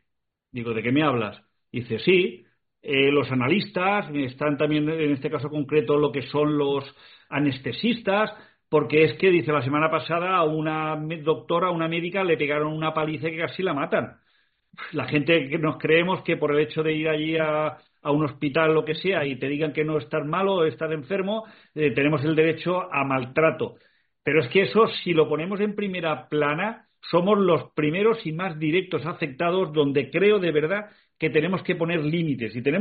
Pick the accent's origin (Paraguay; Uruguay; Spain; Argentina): Spain; Valencian Community; los que somos de la Comunidad Valenciana